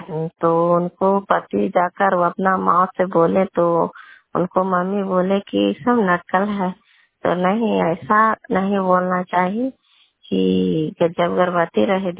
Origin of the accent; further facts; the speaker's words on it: Kalyanpur, Bihar, India; घर कल्याणपुर वाली बेलसी पंचायत प्रखंड चंडी जिला लांदा का निवासी हूँ।